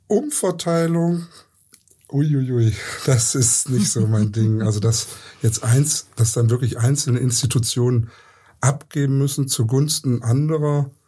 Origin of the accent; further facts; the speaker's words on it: Düsseldorf, North Rhine-Westphalia, Germany; born there; now in Leipzig, Germany; ich bin 51 Jahre alt, ich bin rechtlicher Berufsbetreuer und komme ursprünglich gebürtig aus Düsseldorf und lebe seit 1998 in Leipzig.